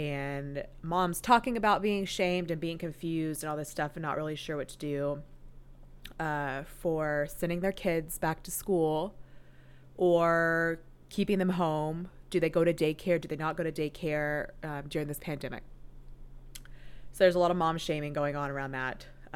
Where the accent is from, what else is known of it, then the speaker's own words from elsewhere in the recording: Chattanooga, Tennessee, United States; But back in my hometown in Chattanooga, in Tennessee